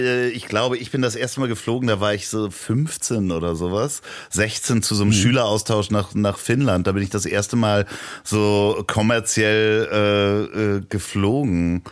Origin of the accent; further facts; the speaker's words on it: Hamburg, Germany; wo ich hier aufgewachsen bin in Hamburg